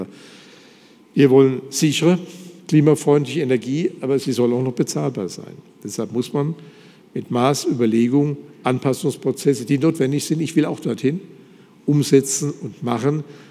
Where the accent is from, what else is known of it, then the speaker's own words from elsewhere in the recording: Mainz, Rhineland-Palatinate, Germany; Es war für mich ja ein schwieriger Fall als Rheinland-Pfälzer, als Mainzer